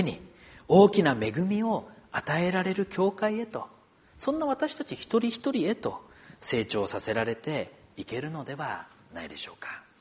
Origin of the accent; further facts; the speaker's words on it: Yokote, Akita, Japan; 何でもその方は秋田県の横手市、私と同じ横手市の出身で